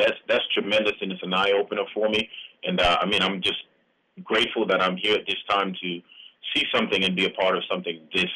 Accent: Kingston, Jamaica; moved away; also born or lived in Pontiac, Michigan; I'm originally from Kingston, Jamaica, but I lived in, when I moved to the States, I lived in Pontiac, Michigan.

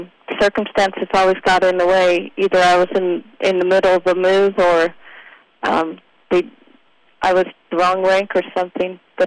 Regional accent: Utah, United States; I call Utah my home. That's mainly what I remember.

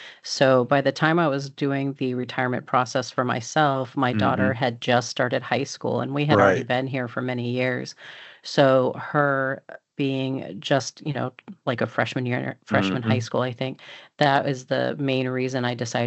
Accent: Massachusetts, United States; So for instance, my home state is Massachusetts

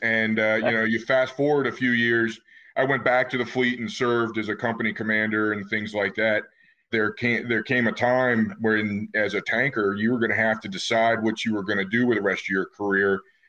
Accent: Baltimore, Maryland, United States; I grew up in Baltimore, Maryland, was not from a military family

